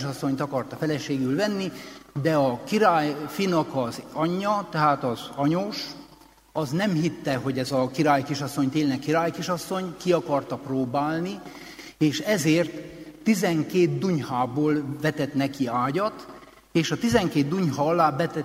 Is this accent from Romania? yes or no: yes; Székely Land, Romania; mert hogy én székely vagyok.